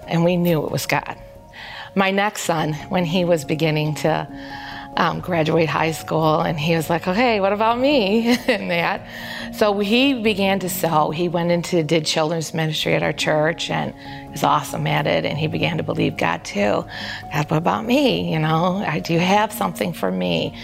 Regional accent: Sterling Heights, Michigan, United States; I'm from Sterling Heights, Michigan.

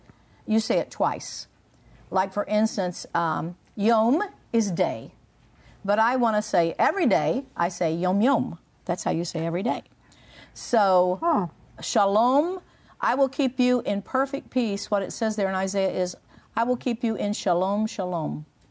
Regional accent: Oklahoma, United States; I grew up in Oklahoma, but I say roots.

